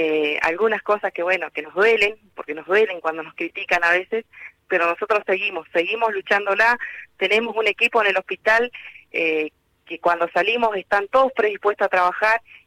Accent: Ingeniero Jacobacci, Río Negro, Argentina; No, yo soy de Ingeniero Jacobacci en la provincia de Río Negro, más o menos a 170 kilómetros de Gastre.

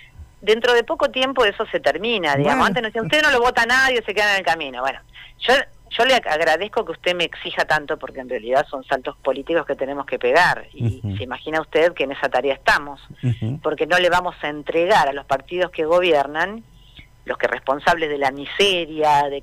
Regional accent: Neuquén, Argentina; Soy neuquina, me he criado siempre hablando de estas carencias

